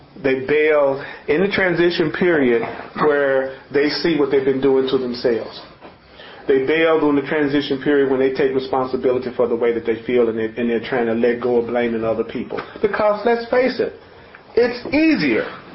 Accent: United States; born there; Look, things don't go right for me because I was born black in America

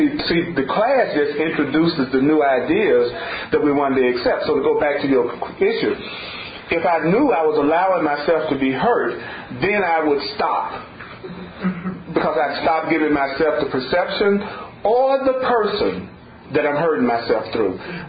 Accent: the South, United States; When I was growing up in the South as a young boy

